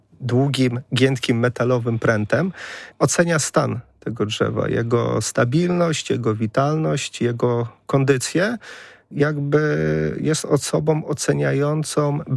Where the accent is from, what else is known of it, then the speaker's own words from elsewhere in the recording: Pomeranian Voivodeship, Poland; Pochodzę z Pomorza i troszeczkę mi tutaj w Wielkopolsce brakuje tych buczyn pomorskich.